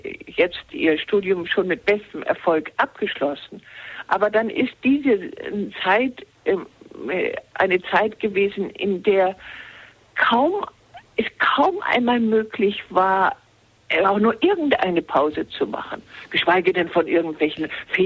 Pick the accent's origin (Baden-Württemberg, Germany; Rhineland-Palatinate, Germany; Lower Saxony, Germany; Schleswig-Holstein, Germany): Schleswig-Holstein, Germany; born there; Ich bin in Schleswig-Holstein geboren